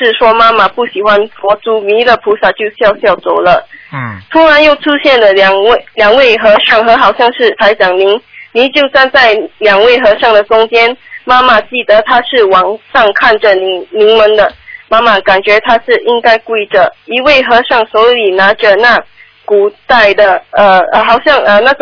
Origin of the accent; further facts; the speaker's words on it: Singapore; 我是从新加坡的。